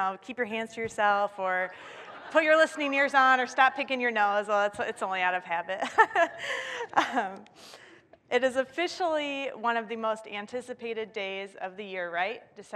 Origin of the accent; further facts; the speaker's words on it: Lake Orion, Michigan, United States; now in Northville, United States; I'm from Lake Orion, which is not too far from here. So I'm from the Metro Detroit area. I currently live in Northville, so still not too far from here.